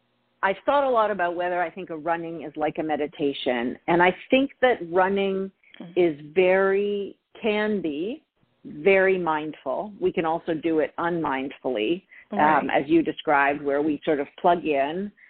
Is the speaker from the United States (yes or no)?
no; Canada; I grew up in Canada, so I have to say that I am definitely a person who loves four seasons.